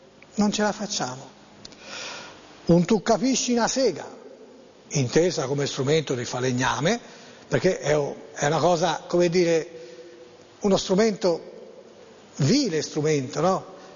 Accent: Florence, Tuscany, Italy; accent: Florentine; Io magari non le saprò leggere bene come fiorentino, perché fiorentino è il mio

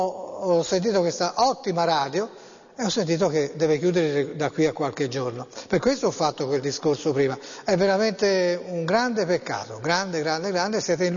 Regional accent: Tuscany, Italy; però insomma io sono toscano, ecco, e mi conoscono in Toscana.

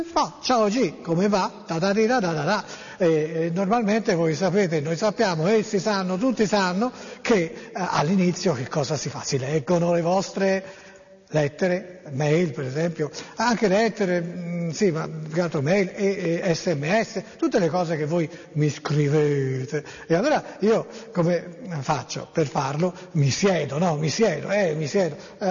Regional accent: Florence, Tuscany, Italy; da fiorentina verace per discendenza, area linguistica, d'appartenenza, benché risieda in provincia

